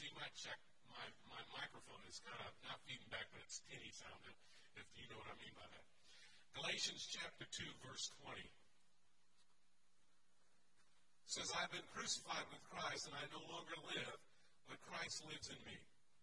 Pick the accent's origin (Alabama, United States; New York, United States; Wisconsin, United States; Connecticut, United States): Connecticut, United States; Now, as I start my story, I was raised in Connecticut. Have you all figured out by now I'm not from around here?